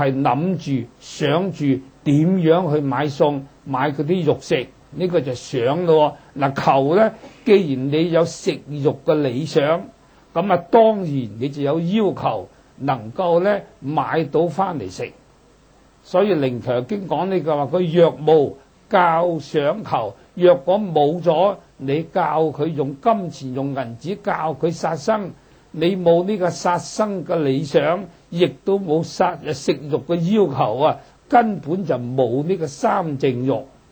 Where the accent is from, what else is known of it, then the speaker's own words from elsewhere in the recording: Hong Kong; 我是香港過來的，那么香港大家都知道有600萬人口